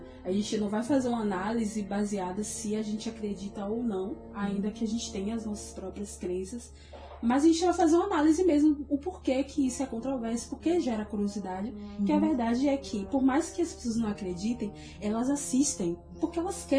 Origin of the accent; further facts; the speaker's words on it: Brazil; Que a gente é brasileiro, já fala pra